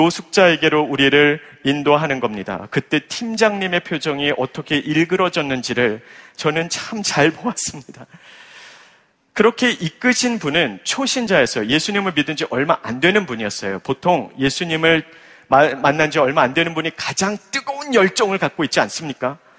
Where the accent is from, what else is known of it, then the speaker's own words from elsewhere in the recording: Guatemala; 여러분이 잘 아시는 바와 같이 저는 어렸을 때 중남미 과테말라에서 자랐습니다. 제가 아직 10대 소년일 때 우리 교회 선교팀과 함께 과테말라 빈민촌을 찾아갔던 적이 있습니다.